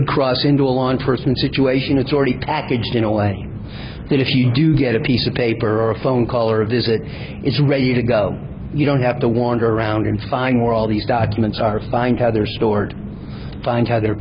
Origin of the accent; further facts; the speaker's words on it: Ann Arbor, Michigan, United States; I'm from Ann Arbor, and the Ann Arbor Police Department is building that nicely.